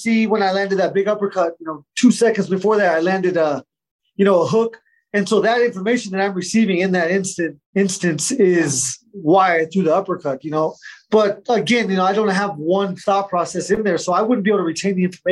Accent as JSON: {"language": "English", "region": "Arizona", "country": "United States", "said": "I'm from Arizona, so all my friends and family were there."}